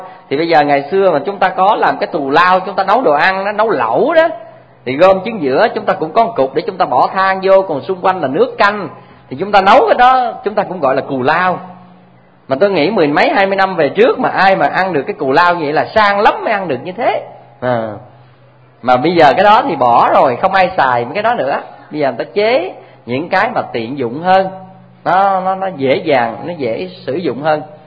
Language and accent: Vietnamese; Trà Ôn, Vĩnh Long, Vietnam; Hay dưới quê tôi á, ngang sông Trà Ôn